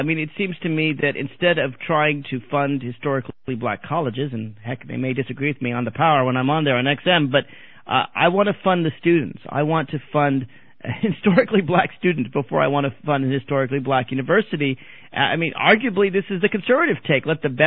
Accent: Tennessee, United States; not just for kids from Massachusetts, but from kids from my home state of Tennessee.

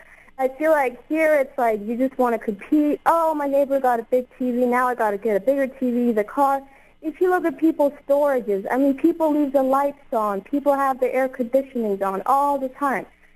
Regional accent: Denmark; I was born and raised in Denmark myself.

